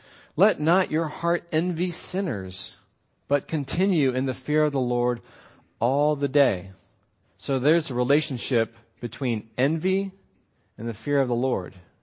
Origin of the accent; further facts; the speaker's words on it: Texas, United States; That's how you know I'm from Texas, y'all, right?